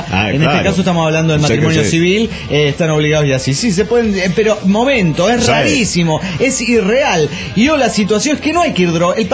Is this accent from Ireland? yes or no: no; Buenos Aires, Argentina; de Buenos Aires, Argentina.